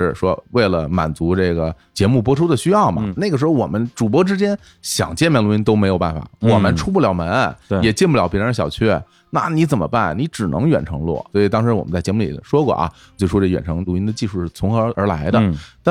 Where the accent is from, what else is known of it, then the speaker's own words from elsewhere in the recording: Beijing, China; 一方面当然是因为我是北京人